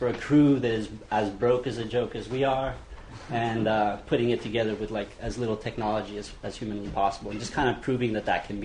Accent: Austin, Texas, United States; I'm from Austin, Texas

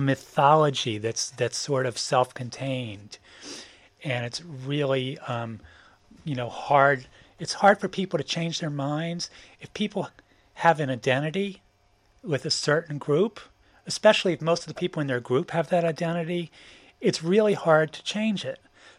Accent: Baltimore, Maryland, United States; I grew up in Baltimore City, the same city as Nancy Pelosi. It's a very African-American city, a very black city. I grew up in a nice academic Jewish enclave

